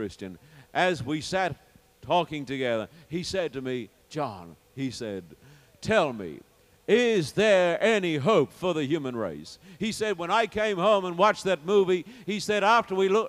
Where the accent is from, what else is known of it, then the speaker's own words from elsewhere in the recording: Sydney, New South Wales, Australia; Some time ago, when I was in my hometown of Sydney